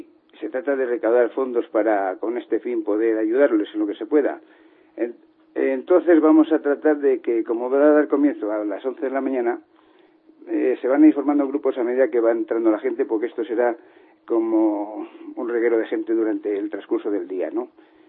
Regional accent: Bercianos del Real Camino, Castile and León, Spain; De Bercianos del Real Camino.

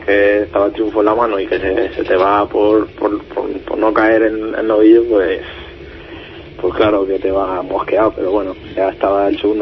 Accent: Getafe, Community of Madrid, Spain; Yo de Getafe.

